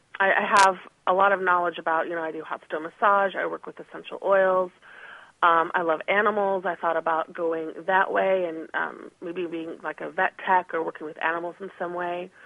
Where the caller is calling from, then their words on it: Texas, United States; I'm calling from Texas.